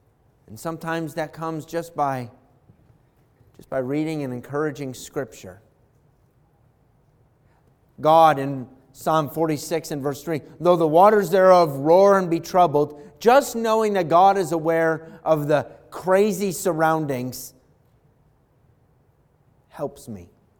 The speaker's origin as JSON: {"language": "English", "country": "United States", "tie": "born or raised there", "said": "So growing up in America, I lathered it the equivalent of strawberry preserves or jam."}